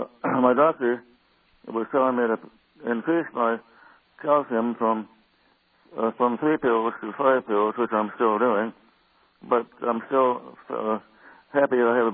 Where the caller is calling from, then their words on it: Monterey, California, United States; and I'm calling from Monterey. This is my first call.